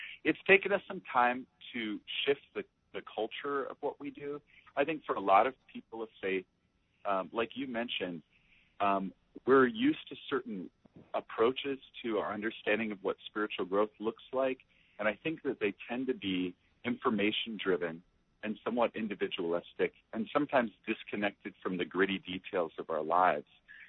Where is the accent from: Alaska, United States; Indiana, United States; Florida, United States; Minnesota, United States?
Minnesota, United States; Minneapolis; Right, I'm a military brat, but I primarily grew up in Minneapolis, Minnesota, and I moved away to Alabama for college, and because my family had relocated there